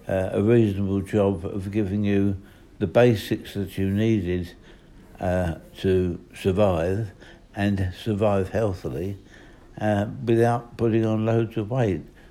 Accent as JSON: {"language": "English", "region": "London", "country": "United Kingdom", "said": "I'm from East London. We had a shop in Canning Town, East 16."}